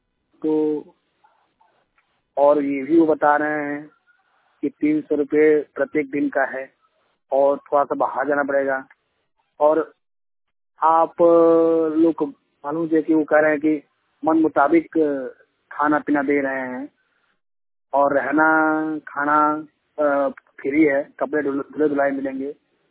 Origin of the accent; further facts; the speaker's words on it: Marin Bazar, Uttar Pradesh, India; जिला देवरिया उत्तर प्रदेश ग्राम मरीन बाजार का रहने वाला हूँ।